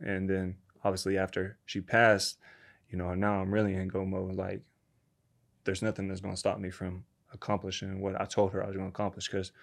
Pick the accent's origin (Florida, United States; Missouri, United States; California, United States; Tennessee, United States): Tennessee, United States; Nashville; my mandatory against Vincent back in my hometown in Nashville at the Bridgestone Arena.